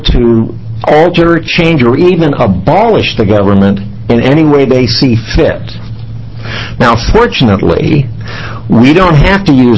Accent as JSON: {"language": "English", "town": "Gresham", "region": "Oregon", "country": "United States", "said": "I'm from Gresham"}